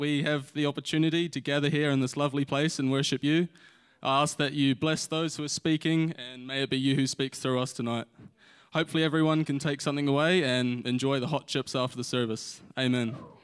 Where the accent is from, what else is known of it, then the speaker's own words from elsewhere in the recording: Tauranga, Bay of Plenty, New Zealand; I was born here in Tauranga and went to City Church for the first 7 years of my life.